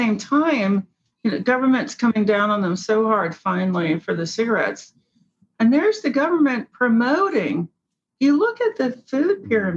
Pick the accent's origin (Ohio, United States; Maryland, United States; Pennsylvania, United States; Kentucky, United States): Ohio, United States; Cincinnati; I grew up in Cincinnati.